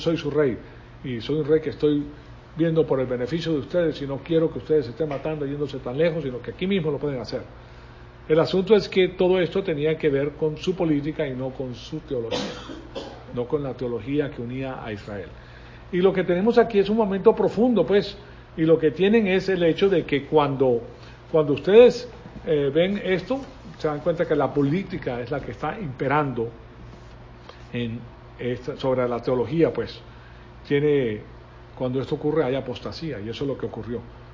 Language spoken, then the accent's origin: Spanish; Venezuela; moved away; ustedes saben que yo me crié en Venezuela, hasta el año 62.